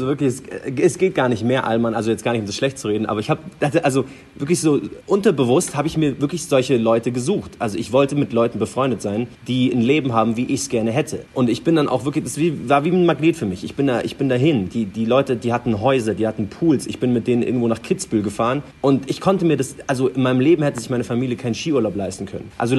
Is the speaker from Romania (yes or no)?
no; Palestine; wo kommen Sie denn eigentlich her? So, ja, Palästina, oh, Palästina.